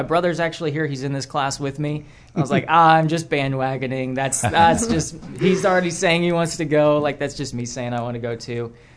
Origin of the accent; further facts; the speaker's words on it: Broken Arrow, Oklahoma, United States; I grew up here in Broken Arrow, ready to graduate from Oklahoma State University.